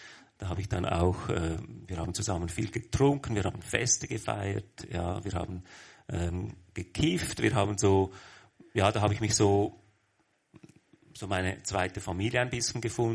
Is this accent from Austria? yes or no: no; Lucerne, Switzerland; born there; accent: Central Swiss; Ja, aus Luzern. Ich bin in Luzern geboren.